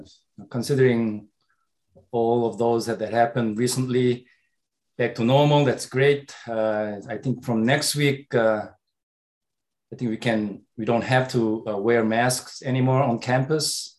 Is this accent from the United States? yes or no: no; South Korea; Growing up in South Korea and growing up in only about a decade after the Korean War ended